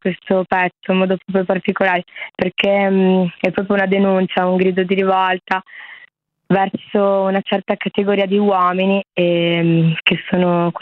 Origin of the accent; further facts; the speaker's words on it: Sanremo, Liguria, Italy; now in Turin, Italy; che io sono di Sanremo, sto a Torino